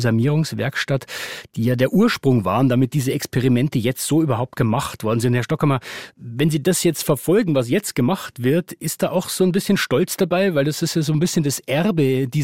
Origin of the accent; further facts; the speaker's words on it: Bavaria, Germany; ich stamme aus der Oberpfalz